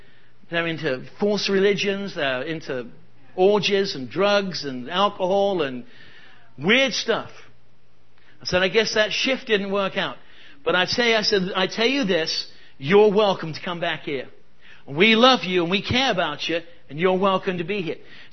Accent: England, United Kingdom; I'm an Englishman. I've been in the mission field too long.

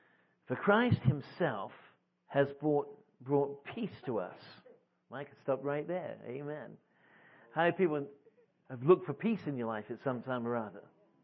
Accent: England, United Kingdom; I kind of like the New Living Translation, even though I'm English.

